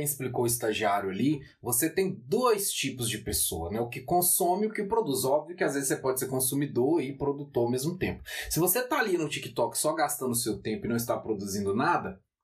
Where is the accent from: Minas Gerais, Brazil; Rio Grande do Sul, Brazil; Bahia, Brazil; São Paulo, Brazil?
Minas Gerais, Brazil; Nós somos de Minas.